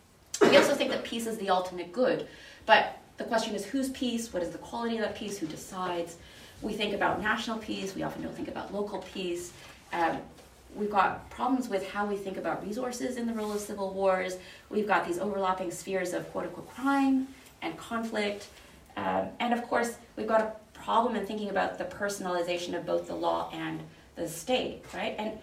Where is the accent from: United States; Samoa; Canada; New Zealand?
Canada; me as a Canadian with my peacekeeping ideals